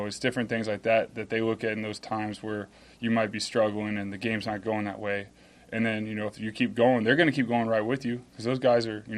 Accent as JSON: {"language": "English", "region": "Texas", "country": "United States", "tie": "born or raised there", "said": "I grew up in Texas, the Alamo Dome. We played several times, Alamo Bowl."}